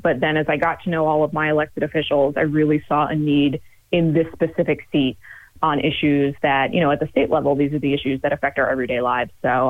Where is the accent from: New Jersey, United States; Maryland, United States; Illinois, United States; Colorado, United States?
New Jersey, United States; also born or lived in Indiana / Los Angeles / New York; now in Michigan, United States; So I grew up in New Jersey. I went to school in Indiana. I worked out in LA and New York and LA and back to Michigan again.